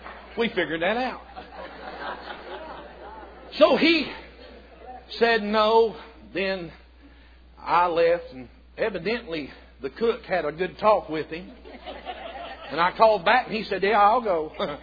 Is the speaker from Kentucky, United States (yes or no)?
yes; Kentucky, United States; So I'm from Kentucky.